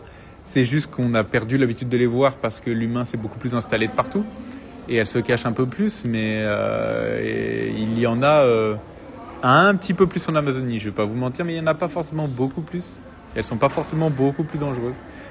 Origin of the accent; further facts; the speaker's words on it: Chambéry, Auvergne-Rhône-Alpes, France; 32 ans bientôt, je crois, et voilà, je suis originaire de Chambéry.